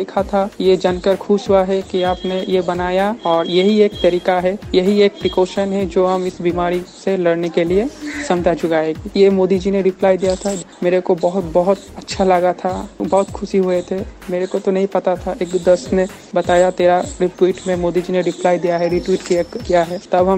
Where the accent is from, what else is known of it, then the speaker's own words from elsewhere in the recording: West Bengal, India; हम वेस्ट बंगाल बीरभूम से बिलोंग करते हैं।